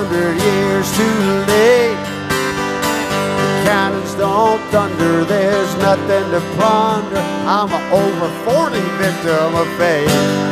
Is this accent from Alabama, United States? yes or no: yes; Mobile, Alabama, United States; as a child of the Mardi Gras, kind of growing up in Mobile, Alabama, the only A I ever made in high school was in float decoration.